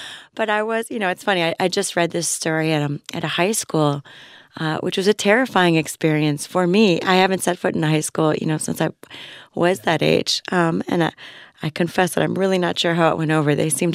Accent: Miami, Florida, United States; But, you know, I really credit growing up in Miami in some ways.

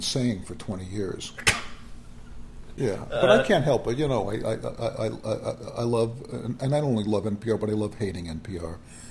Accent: Chicago, Illinois, United States; I grew up in Chicago, and we never made a big thing out of it.

